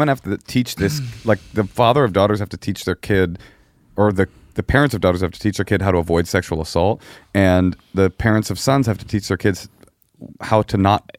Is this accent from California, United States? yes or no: yes; Oakland, California, United States; But then again, I grew up in Oakland, so things were a little bit more maybe progressive in the school system